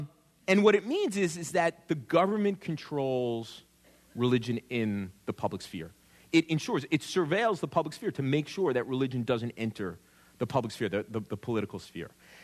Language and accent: English; New York, United States; I grew up in the New York area.